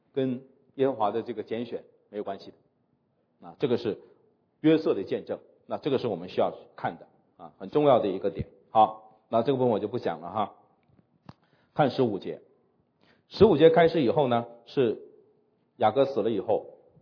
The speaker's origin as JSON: {"language": "Chinese", "country": "China", "said": "我们中国人有句成语啊，叫做以小人之心，是吧？"}